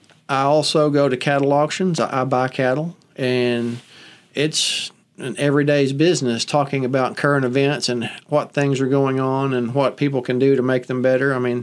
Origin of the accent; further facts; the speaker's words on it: Hector, Arkansas, United States; I grew up in Hector. I live on the same farm that I was born and raised on. Went to Hector High School, graduated there